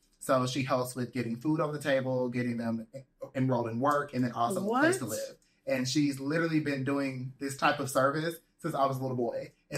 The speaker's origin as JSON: {"language": "English", "region": "Arkansas", "country": "United States", "said": "Like, I don't cook. I'm from Arkansas."}